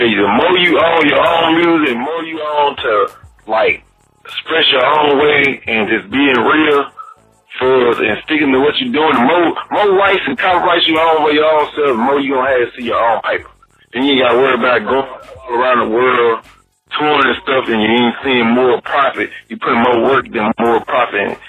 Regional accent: Jackson, Mississippi, United States; I'm from Jackson, Mississippi.

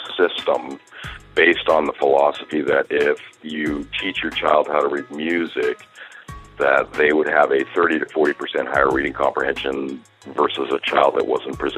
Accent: Brooklyn, New York, United States; because I was raised in Brooklyn, New York, which is considered a, you know, an inner city now.

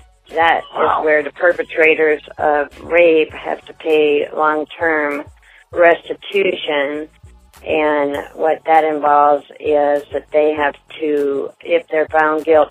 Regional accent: Pontiac, Illinois, United States; I'm from Illinois.

